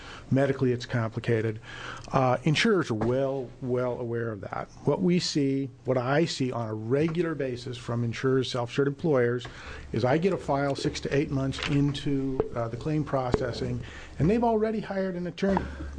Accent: Eugene, Oregon, United States; I am an attorney from Eugene.

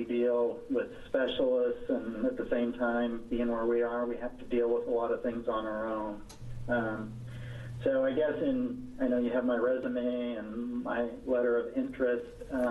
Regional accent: Baker City, Oregon, United States; I'm from Baker City, Oregon

